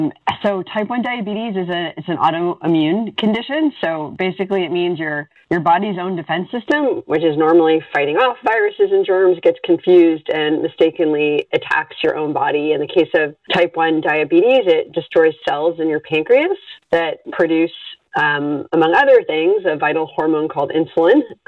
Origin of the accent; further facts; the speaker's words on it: East Coast, United States; also born or lived in Europe; And born and raised on the East Coast, a little bit in Europe, and here I am now.